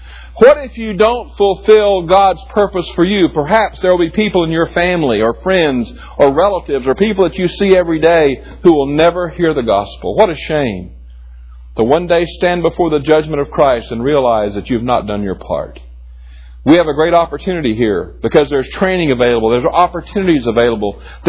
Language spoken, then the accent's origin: English; United States; And what a wonderful thing for me as an American to stand there and look out across that sea of people